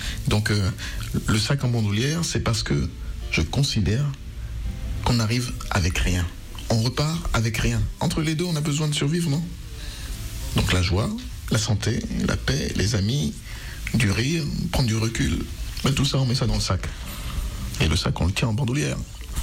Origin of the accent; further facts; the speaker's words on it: Benin; Et on dit chez moi que chez moi au Bénin, on dit que le mouton broute là où il est attaché.